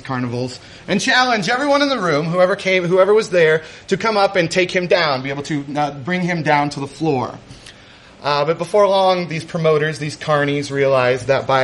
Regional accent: Midwest, United States; I did what any sort of self-respecting child of a single mother growing up in the Midwest would

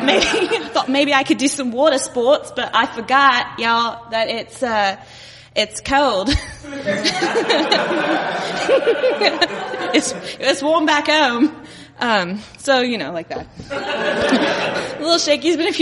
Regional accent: Dallas, Texas, United States; elementary school specifically, in Texas. I grew up in Dallas.

